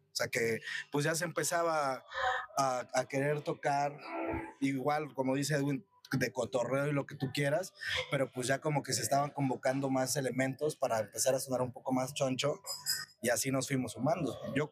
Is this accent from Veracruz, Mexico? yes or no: yes; Xalapa, Veracruz, Mexico; Yo soy de aquí, de Xalapa.